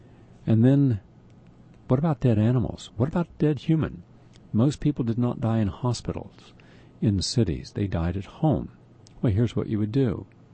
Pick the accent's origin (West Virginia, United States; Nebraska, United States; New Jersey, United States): West Virginia, United States; Well, I grew up in West Virginia. I'd go to the country, and there was an outhouse.